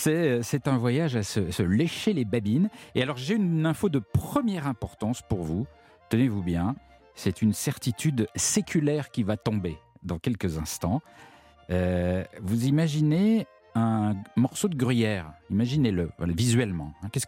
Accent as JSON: {"language": "French", "country": "France", "said": "chez nous, en France, quand on achète du gruyère, ça veut dire qu'on veut du fromage avec des trous."}